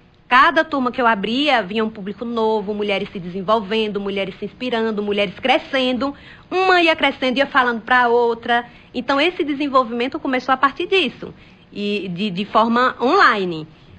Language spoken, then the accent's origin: Portuguese; Brejo Grande, Bahia, Brazil; em Brejo Grande, sou nascida e criada de Brejo Grande. Então, tudo começou em Brejo Grande.